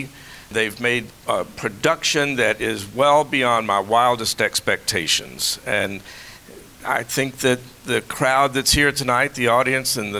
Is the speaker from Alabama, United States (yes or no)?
yes; Alabama, United States; I grew up in the South. It's no secret, I was born in 1949, so I was entering first grade when the Brown versus Board decision was about to be enacted. If the state of Alabama, where I was being raised